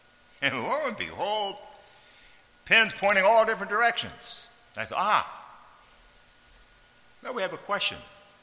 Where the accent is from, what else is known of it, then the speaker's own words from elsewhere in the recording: Illinois, United States; Reminds me of the church I grew up at back in Illinois.